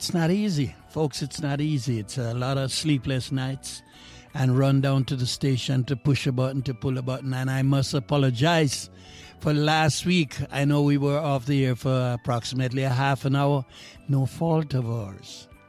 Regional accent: Montreal, Quebec, Canada; growing up in Montreal.

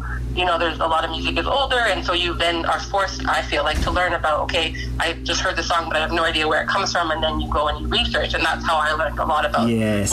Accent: Montreal, Quebec, Canada; growing up in Montreal, in the plateau, there was just diversity just seemed normal at that point.

